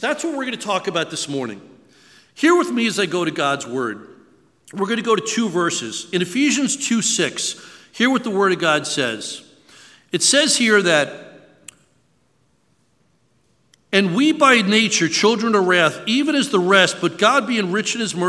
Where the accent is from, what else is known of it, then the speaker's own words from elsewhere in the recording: New York, United States; the best way for me to explain it to you is I grew up in New York.